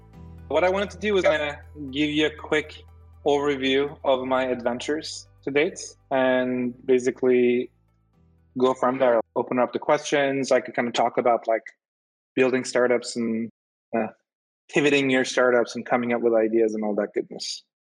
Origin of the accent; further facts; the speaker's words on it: Turkey; moved away as an adult; So quick story on my end is I'm Turkish. I grew up in Turkey.